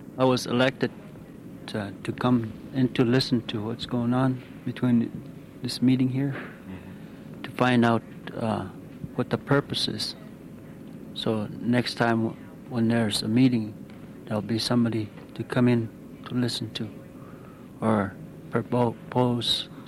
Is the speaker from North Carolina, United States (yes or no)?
no; Healy, Alaska, United States; I'm from Healy, and I'm just here as a parent committee to listen to what's going on.